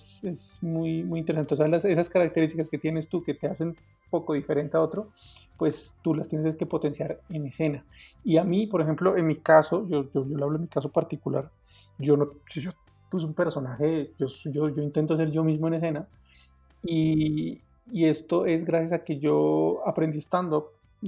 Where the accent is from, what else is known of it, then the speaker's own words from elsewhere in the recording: Pasto, Nariño, Colombia; born there; yo nací en Pasto, una ciudad pequeñita por allá, que acá en los Pastos de Colombia